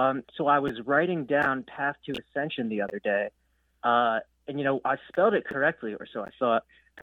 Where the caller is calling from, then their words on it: Lewes, Delaware, United States; I'm calling from Lewis, Delaware.